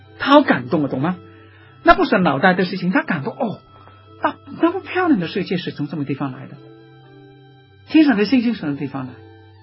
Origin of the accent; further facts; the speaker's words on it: Tai O, Hong Kong; 我家小的时候，住在大澳那个乡下，那里没有自来水，没有公路，没有电，什么都没有。